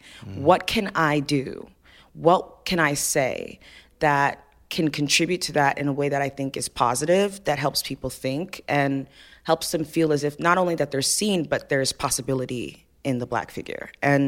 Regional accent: Nigeria; I knew they were going to be Nigerian, because I'm Nigerian

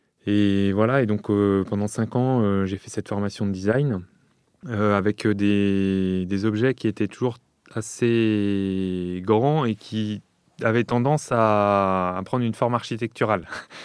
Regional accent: Lyon, Auvergne-Rhône-Alpes, France; J'ai grandi à Lyon, moi.

